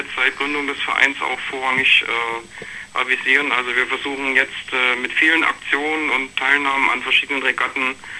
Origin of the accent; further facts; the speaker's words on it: Saxony, Germany; now in Wustrow, Germany; Vielleicht hört man das bei mir ein bisschen heraus. Ich bin ja eigentlich aus Sachsen.